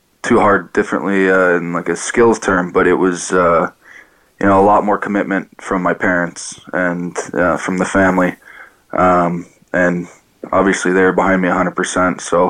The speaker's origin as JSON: {"language": "English", "town": "Chicago", "region": "Illinois", "country": "United States", "tie": "born or raised there", "said": "Well, I grew up in Chicago, a pretty big hockey area there."}